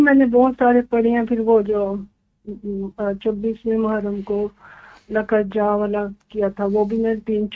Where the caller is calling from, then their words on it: New York, United States; میں new York سے بول رہی ہوں